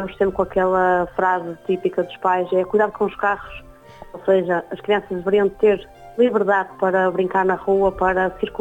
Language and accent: Portuguese; Vila Verde, Braga, Portugal; porque não fazer em Vila Verde, que é a minha primeira terra, onde eu cresci e vivi durante muitos anos